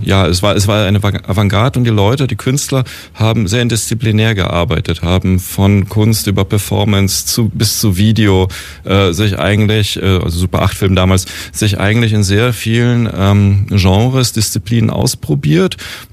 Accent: Berlin, Germany; Ich bin in Kreuzberg aufgewachsen, also ich habe noch in West-Berlin gelebt, aber da war ich ein Kind

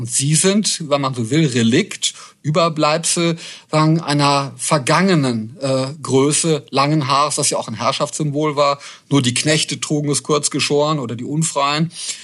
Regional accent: West Germany, Germany; als ich als Wessi in den frühen 90er Jahren in Ostdeutschland gearbeitet habe

